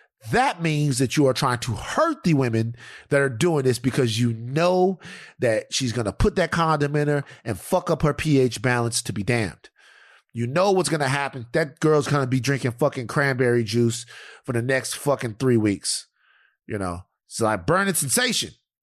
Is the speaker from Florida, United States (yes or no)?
no; Louisiana, United States; Even though I'm from Louisiana, I don't like it that much.